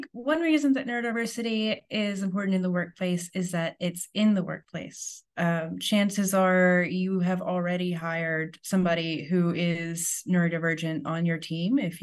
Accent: Virginia, United States; also born or lived in Texas / Illinois / Rhode Island; now in Berlin, Germany; I live in Berlin, but I am from Virginia in the United States. But I've actually lived in Texas and Illinois and Rhode Island as well.

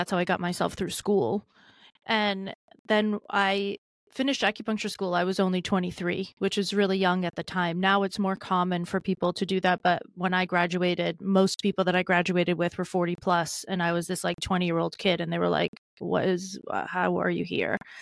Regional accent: Fall River, Massachusetts, United States; Fall River, Mass.

